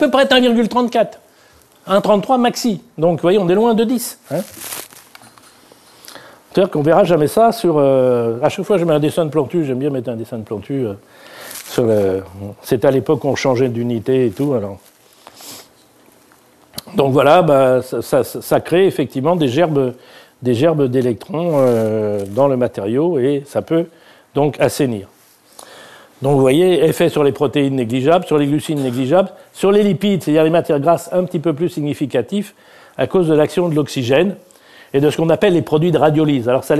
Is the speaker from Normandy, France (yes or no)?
yes; Normandy, France; moi je suis normand, je mange des camemberts, on n'a pas besoin.